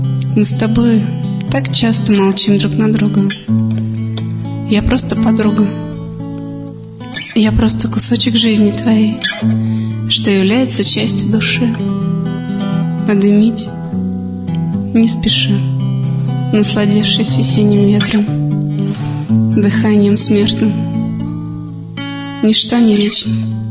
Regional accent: Tutayev, Yaroslavl Oblast, Russia; born there; Родилась я не здесь, родилась я в Тутаеве, Ярославской области.

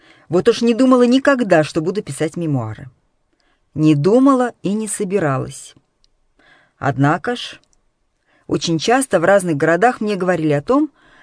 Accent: Irkutsk, Irkutsk Oblast, Russia; born there; Родилась я в Сибири, в городе, который уютно расположился на берегу самого чистого озера необъятной России, озера Байкал, в старинном Иркутске.

